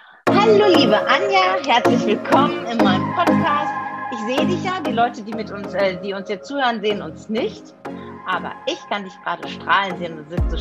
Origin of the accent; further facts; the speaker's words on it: North Rhine-Westphalia, Germany; ich bin ja im Ruhrgebiet groß geworden